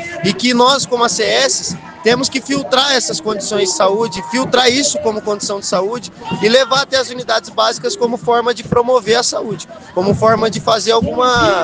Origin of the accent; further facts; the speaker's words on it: Guaiçara, São Paulo, Brazil; eu sou da cidade de Guaiçara, é a região de Bauru mesmo.